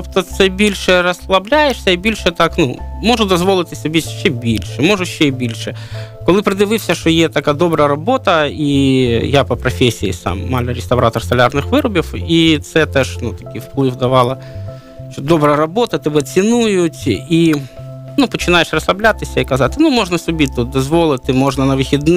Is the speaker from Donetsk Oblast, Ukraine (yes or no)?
yes; Donetsk, Donetsk Oblast, Ukraine; moved away as an adult; now in Kyiv, Ukraine; Я приїхав до Києва після того, і сам я з Донецьку. Я корінний дончанин і вирос в Донецьку, мешкав в Донецьку, і приїхав до Києва, коли почалась, ну, так би мовити, окупація вже Донбасу, коли в 14-му році пройшли ці події.